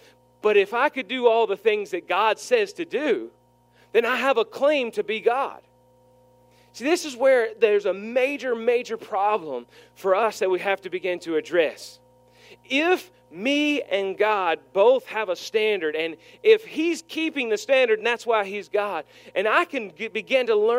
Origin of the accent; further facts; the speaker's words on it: Warrington, North West England, United Kingdom; I'm from Warrington. I ever mentioned that?